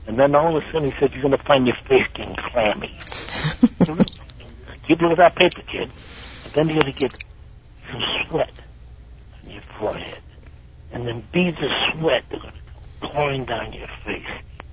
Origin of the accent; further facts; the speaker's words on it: New Haven, Connecticut, United States; moved away; Well, East Rock, because I'm from New Haven, Connecticut. I've been down here 55 years, though, but I'm from New Haven, Connecticut.